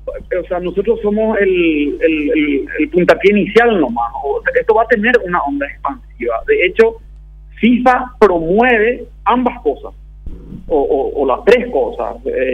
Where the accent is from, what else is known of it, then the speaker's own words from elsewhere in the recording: Paraguay; nosotros en Paraguay